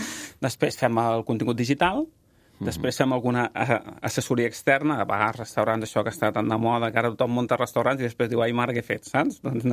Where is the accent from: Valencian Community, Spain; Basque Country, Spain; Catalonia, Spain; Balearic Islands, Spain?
Catalonia, Spain; Girona; Jo soy de Girona i se'm notava moltíssim.